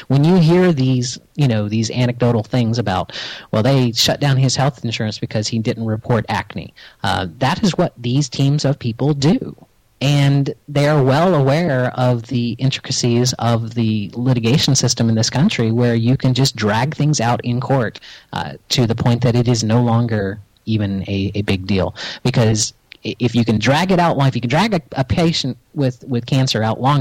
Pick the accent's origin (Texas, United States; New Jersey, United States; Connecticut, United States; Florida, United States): Florida, United States; St. Petersburg; I mean, you have the St. Petersburg Times, which is owned by the nonprofit Poynter Institute from my hometown, yay